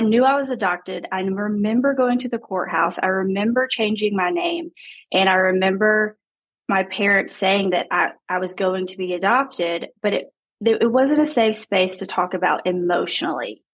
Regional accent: Hawaii, United States; born there; it does play a role that I was born in Hawaii.

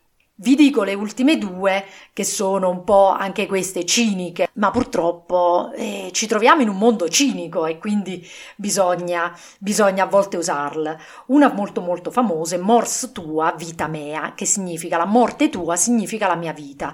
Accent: Southern Italy, Italy; accent: southern Italian; ve l'ho detto con il mio accento del sud

